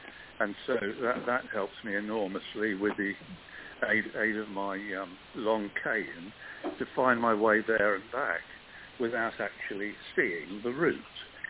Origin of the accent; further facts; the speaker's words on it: Newton Abbot, South West England, United Kingdom; from Newton Abbott